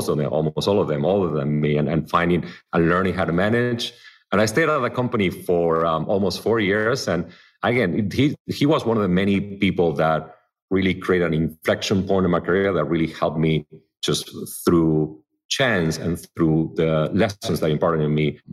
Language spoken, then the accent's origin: English; Buenos Aires, Buenos Aires Province, Argentina; As you know, I grew up in the suburbs of Buenos Aires. My dad was a store owner of auto parts, and my mom was an accountant.